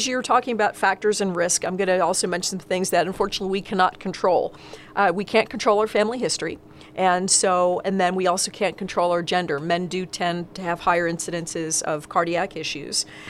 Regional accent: Philadelphia, Pennsylvania, United States; I have to say yo, yo, yo because I'm a Philadelphian. I'm … yo is part of our vocabulary.

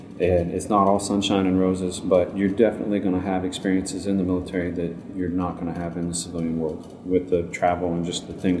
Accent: Texas, United States; I'm from Texas, so I enjoyed being there.

